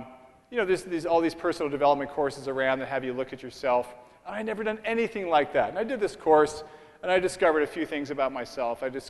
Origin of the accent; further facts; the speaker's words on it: Canada; moved away as an adult; I'm Canadian originally, then I studied in the UK.